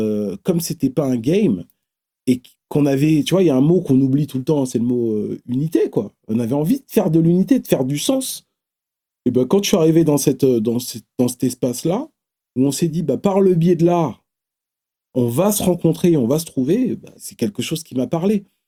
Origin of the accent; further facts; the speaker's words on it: Bobigny, Île-de-France, France; je viens du Pont-de-Sèvres, à Bobigny. Donc je viens du 9-3. Et j'arrive dans le 9-2.